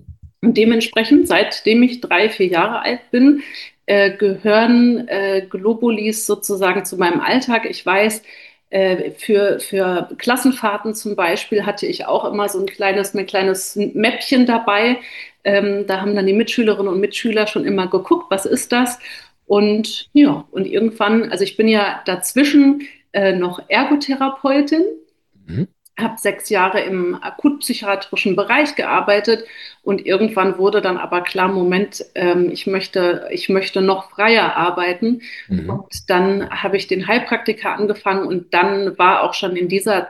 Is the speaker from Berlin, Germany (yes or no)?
yes; Berlin, Germany; aus Berlin.